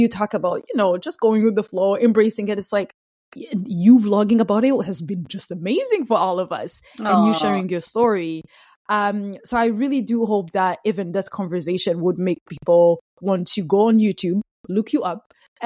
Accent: Burundi; Again, we're from Burundi.

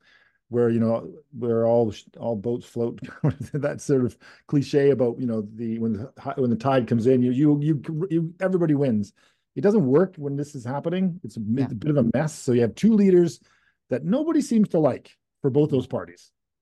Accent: Langley, British Columbia, Canada; I grew up in Langley, and it's always conservative there, always, and still pretty much is.

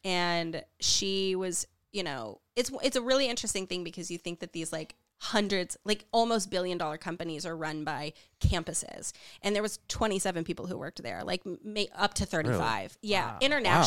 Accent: Afton, United States; You know, I'm from Afton. We grew up with, you know, like lower middle class.

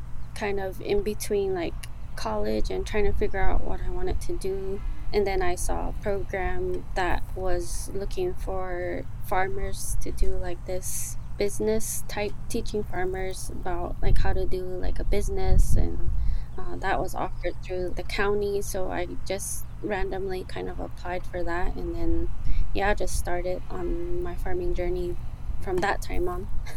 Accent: Zuni, New Mexico, United States; first language Zuni; I am from the Pueblo of Zuni, and my clans are the Crow clan on my mother's side and the Sun clan on my father's side.

